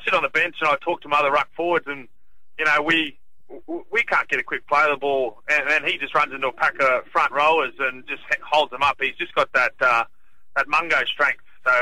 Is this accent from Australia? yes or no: yes; Sydney, New South Wales, Australia; born there; I was born in Sydney.